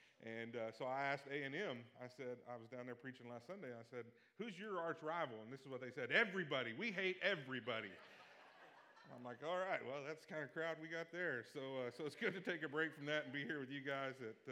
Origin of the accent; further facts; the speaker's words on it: Oklahoma, United States; I'm from Oklahoma. I'm an OU fan.